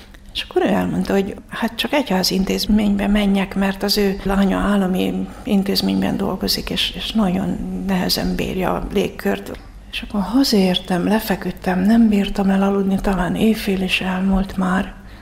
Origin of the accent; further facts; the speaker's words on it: Debrecen, Hajdú-Bihar, Hungary; Hát én Debrecenben nőttem föl